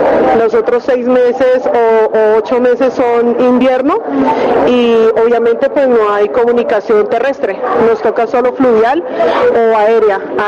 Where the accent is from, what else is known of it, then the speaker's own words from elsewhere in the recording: Vichada, Colombia; estamos acá representando también a Colombia, somos colombianas